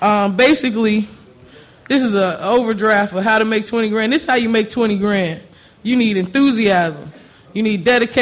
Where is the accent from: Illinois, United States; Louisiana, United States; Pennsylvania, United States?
Illinois, United States; Chicago; Oh, I'm from Chicago.